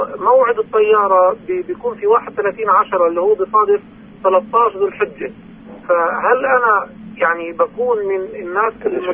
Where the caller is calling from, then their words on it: Ramallah, West Bank, Palestine; من رام الله.